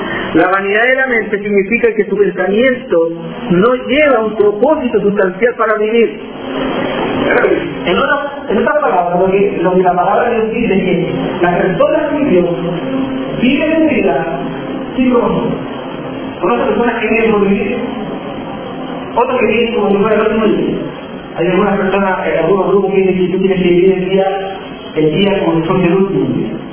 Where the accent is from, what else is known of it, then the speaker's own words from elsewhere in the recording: Chile; Yo soy un gentil, soy chileno